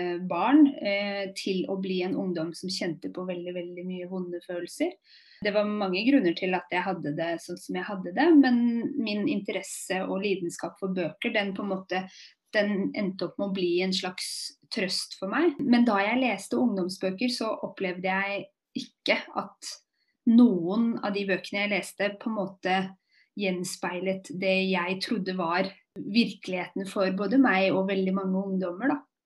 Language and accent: Norwegian; Moss, Østfold, Norway; moved away as an adult; now in Oslo, Norway; og jeg er 30 år. Jeg er født og oppvokst i Moss, som ikke er så veldig langt unna Oslo, men jeg har bodd i Oslo siden jeg var 19.